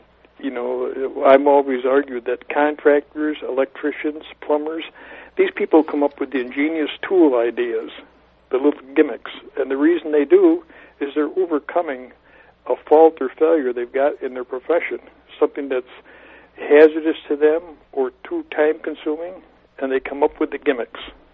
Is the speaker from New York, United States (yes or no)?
yes; Syracuse, New York, United States; Well, I was born and lived near Syracuse, New York. And, you know, that's home of snow, cold, asthma, and the Carrier Dome.